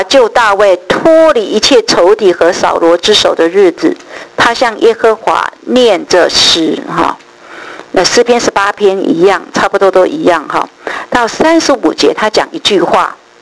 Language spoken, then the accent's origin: Chinese; China; 我们中国人都有一个错误的观念哈